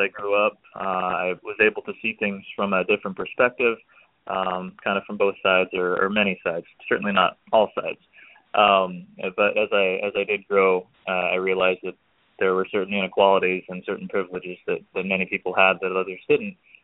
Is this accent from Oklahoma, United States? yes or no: no; Omaha, Nebraska, United States; also born or lived in South Korea; I was raised in Omaha, Nebraska, and let's go back a little bit further than that. I was actually adopted as an infant from South Korea, so I was raised in Omaha, Nebraska, by my parents now.